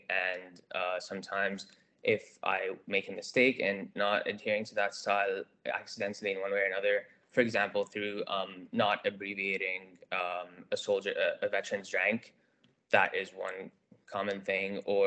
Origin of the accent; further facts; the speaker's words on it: Lebanon; I grew up abroad. I grew up in Lebanon